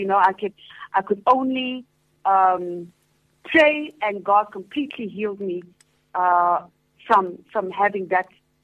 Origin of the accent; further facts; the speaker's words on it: Durban, KwaZulu-Natal, South Africa; now in Johannesburg, South Africa; And I am actually from Durban. I'm now living in Johannesburg. I also live in Cape Town.